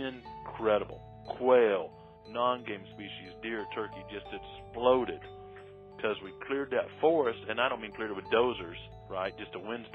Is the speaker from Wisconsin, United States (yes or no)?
no; Missouri, United States; Because, I mean, I'm from Missouri. I've never been in a hurricane before.